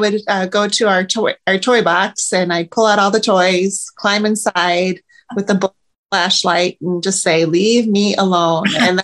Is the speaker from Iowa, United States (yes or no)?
yes; Iowa, United States; I'm from Iowa. And so we have some local Iowa bookstores